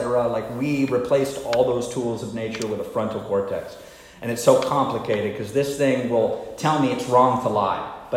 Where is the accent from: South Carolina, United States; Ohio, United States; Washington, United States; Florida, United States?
Washington, United States; Tacoma; I was born in Washington State. I was born in Tacoma and raised up in the Pacific Northwest.